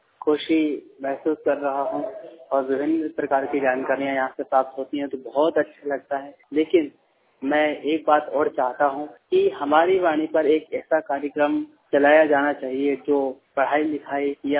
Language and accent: Hindi; Vidisha, Madhya Pradesh, India; और मैं जिला विदिशा से हूँ।